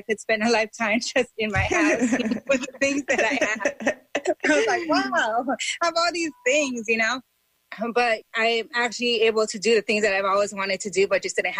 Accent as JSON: {"language": "English", "region": "Hawaii", "country": "United States", "said": "And also as a Hawaiian native, you know, we're oppressed people as well."}